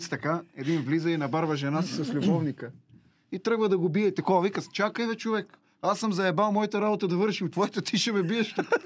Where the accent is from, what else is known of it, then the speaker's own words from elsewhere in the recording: Bozhurishte, Sofia Province, Bulgaria; now in Sofia, Bulgaria; Аз съм от Божурище, тук до София на 5 км, по принцип родом. Ама от 5-6 години съм в центъра в най-живия квартал, от който е и той, Орландовци.